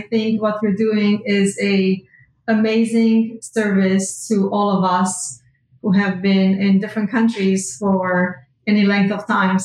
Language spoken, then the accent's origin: English; Bistrița, Bistrița-Năsăud, Romania; English is a second language; now in Hollywood, United States; So I am 46 years old. I am originally from Romania, Bistrița, județul Bistrița Năsăud. We live in South Florida in the Hollywood area. And we came to the States in 92, 93, actually January of 93.